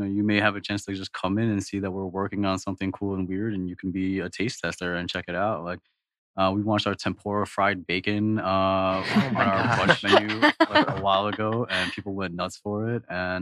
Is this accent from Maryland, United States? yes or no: no; New York, United States; I've lived in a lot of cities. I think, I grew up in New York right next to New Jersey, but I've lived in 16 cities since then.